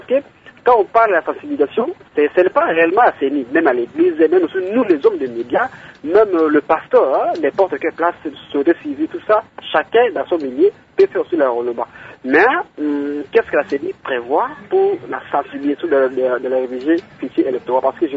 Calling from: Mbandaka, Équateur, DR Congo; ici, chez nous, en Mbandaka, le processus de l'enrôlement, ça marche pas très bien

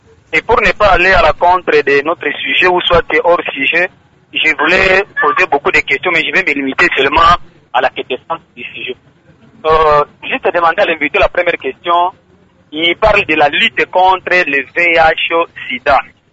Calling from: Kindu, Maniema, DR Congo; si chez nous à Kindu

